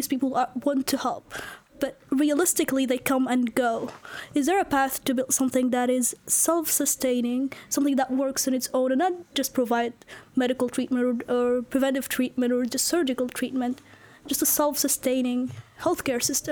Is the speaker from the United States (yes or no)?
no; Sudan; I grew up in Sudan